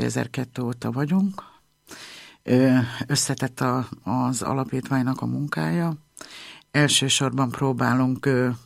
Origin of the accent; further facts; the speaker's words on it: Jász-Nagykun-Szolnok, Hungary; Vidéken, Szolnok megyei vagyok, Alföldön nőttem fel, és nagy családban, 5 voltunk testvérek